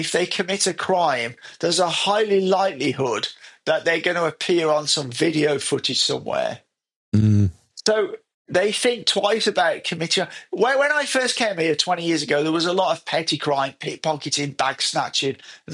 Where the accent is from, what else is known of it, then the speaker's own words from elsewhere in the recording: England, United Kingdom; now in China; And actually, when they know I'm English, they want to practice their English with me.